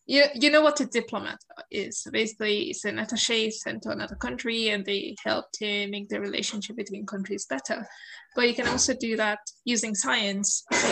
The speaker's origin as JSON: {"language": "English", "country": "Mauritius", "tie": "born or raised there", "said": "I'm from Mauritius. We have corals there. And I can tell you, I had never thought before of studying corals. And I grew up next to them."}